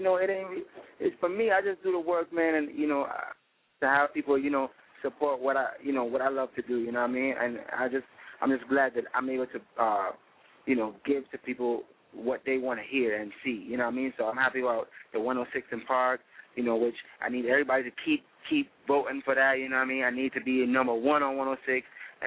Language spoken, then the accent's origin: English; St. Thomas, U.S. Virgin Islands; accent: Virgin Islands; also born or lived in Puerto Rico; I'm from the Virgin Islands. I was born in Puerto Rico, actually. My mom is Puerto Rican, so I'm half Puerto Rican, but I was actually raised in the Virgin Islands, so that's where my accent is from, St. Thomas, Virgin Islands, to be exact.